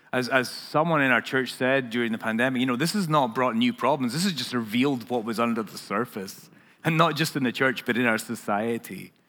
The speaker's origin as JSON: {"language": "English", "region": "Scotland", "country": "United Kingdom", "said": "I come from Scotland."}